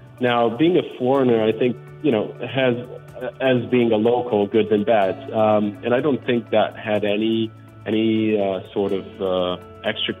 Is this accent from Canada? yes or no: no; Portugal; I come originally from Portugal, Europe, and bikes is not that common.